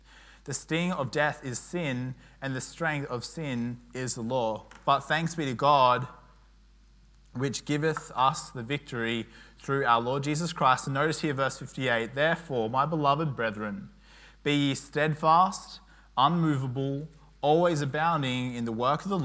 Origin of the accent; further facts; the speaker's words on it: Tamworth, New South Wales, Australia; like growing up in Tamworth, we obviously were out in the bush and we'd do certain things.